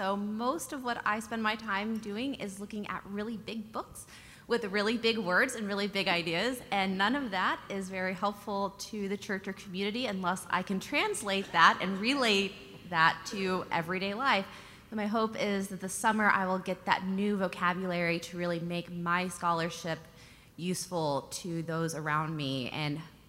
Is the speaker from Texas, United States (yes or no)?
yes; Houston, Texas, United States; I'm from Houston, Texas